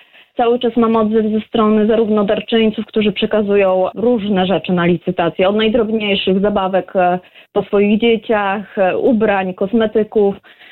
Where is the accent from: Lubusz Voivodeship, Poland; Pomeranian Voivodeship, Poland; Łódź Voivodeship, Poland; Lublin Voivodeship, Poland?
Lublin Voivodeship, Poland; nie jestem z Lublina, tylko z powiatu ryckiego